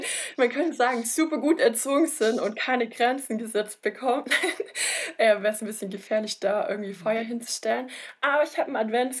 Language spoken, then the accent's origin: German; Bietigheim-Bissingen, Baden-Württemberg, Germany; Ich bin 32 Jahre alt. Ich komme aus Bietigheim-Bissingen